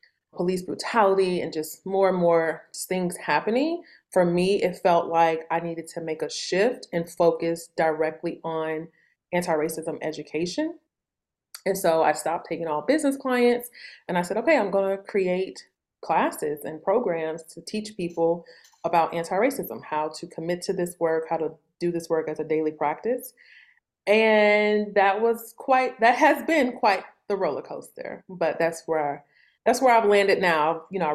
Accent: St. Louis, Missouri, United States; I grew up in St. Louis in the Midwest.

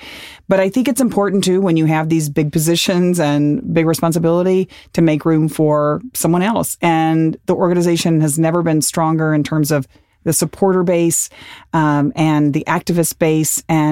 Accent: Texas, United States; we work all over the country, including my home state of Texas, where it's really hard to get affordable health care.

